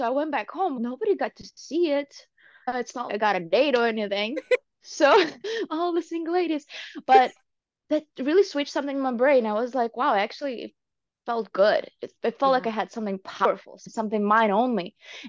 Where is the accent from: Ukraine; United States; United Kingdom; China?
Ukraine; when I was growing up in Ukraine